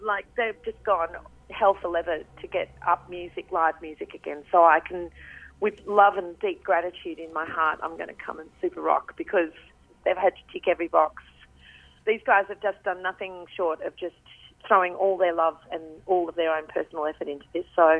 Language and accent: English; Australia; I think that's one of the perks of being an Australian artist is that we do get to actually drive and be a part of our country